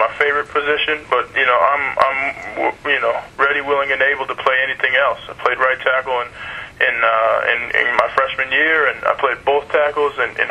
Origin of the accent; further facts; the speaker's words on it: Minnesota, United States; Well, I grew up in Minnesota. You know, we had Jesse the Body.